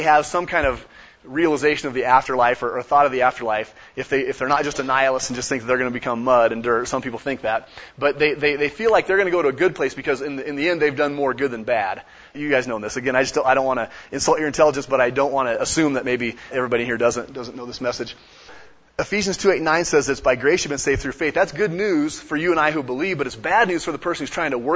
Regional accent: United States; But I thought I was a Christian because I grew up in America and I went to church.

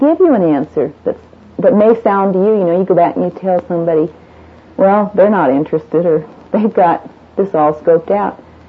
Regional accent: United States; Yes, I'm an American.

